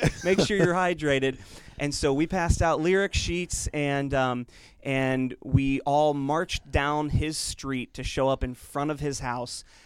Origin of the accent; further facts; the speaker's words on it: Cincinnati, Ohio, United States; You know, I grew up on the West Side. My heart is in the West Side. My family's on the West Side, and you're totally right. This is so Cincinnati